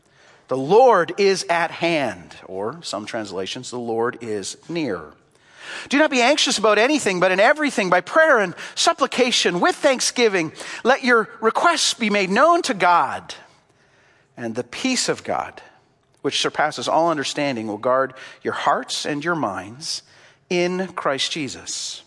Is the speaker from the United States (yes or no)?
no; Canada; I think one of the reasons that we are in an anxiety crisis as a Canadian culture is because we are in an identity crisis.